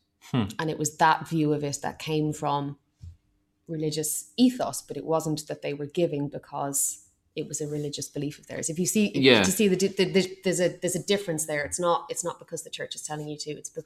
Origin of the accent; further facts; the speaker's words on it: Ireland; now in United Kingdom; And as an Irish person living in the UK, when the original referendum was happening